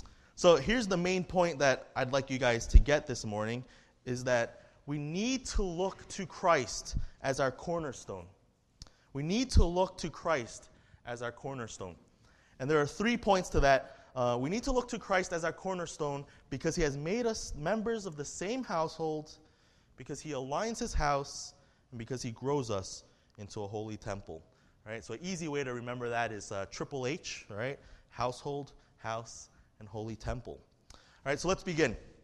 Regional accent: Staten Island, New York, United States; born there; I was born in America, born in Staten Island, New York.

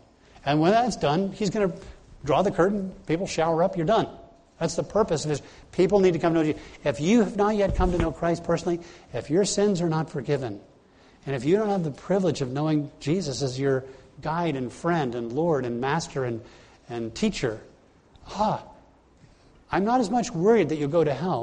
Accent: Nassau, New Providence, Bahamas; I said, I'm from the Caribbean. I grew up in Nassau.

